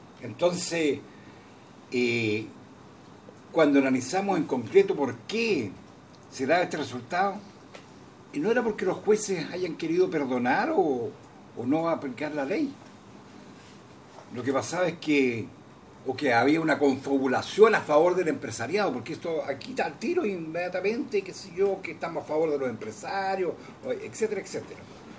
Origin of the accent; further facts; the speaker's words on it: Chile; me llama la atención al grado de descomposición que hemos llegado como sociedad chilena